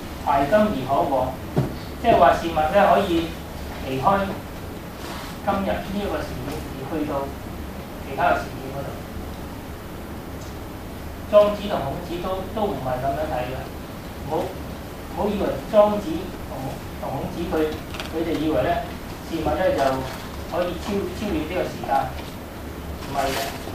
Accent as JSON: {"language": "Cantonese", "country": "China", "said": "就係話我哋中國人當然係好。有時都會執著自己本身中國的文化"}